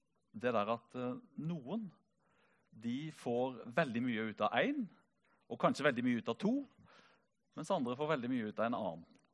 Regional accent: Songe, Agder, Norway; now in Kristiansand, Norway; Og så hører du på dialekten min, selv om den litt avslept, så kommer jeg ikke herifra. Jeg kommer ifra Songe i Aust-Agder, har vokst opp i Songe Frikirke. Har faktisk noe slekt langt uti på Flekkerøya.

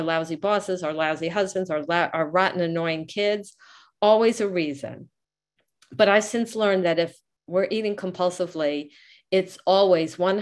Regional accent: New Jersey, United States; from New Jersey.

